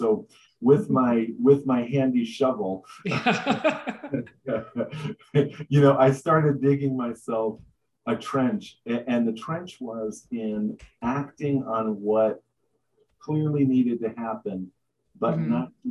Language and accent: English; Brooklyn, New York, United States; also born or lived in Houston / San Antonio; I'm a city boy, like major city boy. I grew up in Brooklyn, New York. And so, you know, I grew up in city.